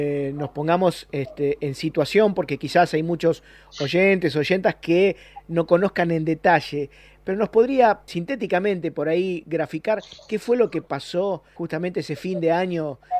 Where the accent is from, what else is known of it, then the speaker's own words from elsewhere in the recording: Argentina; nos avergüenza como argentinos